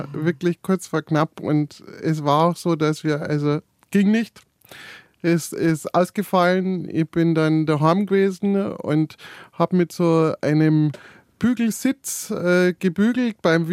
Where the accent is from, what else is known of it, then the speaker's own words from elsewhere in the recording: Bavaria, Germany; also born or lived in Munich; Ich bin in München geboren, ja, in München-Pasing bin ich geboren, bin aber aufgewachsen außerhalb von München, bin aber dann in die Schule gegangen in München.